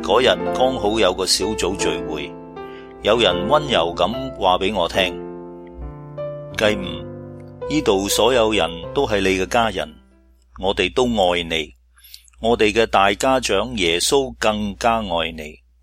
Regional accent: Fuxing, Taoyuan, Taiwan; born there; 我出生在台湾桃源县福兴乡的原住民部落，父亲是中国大陆河南省人，1949年随军队来台湾，在福兴乡服役的时候认识了我的母亲。

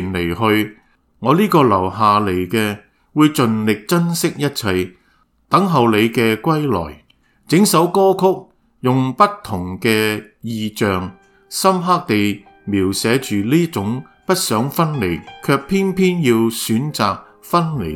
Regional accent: Hong Kong; 我出生及成长于香港，父母是从中国大陆迁徙而来的难民，在狮子山下的木屋区建立家庭

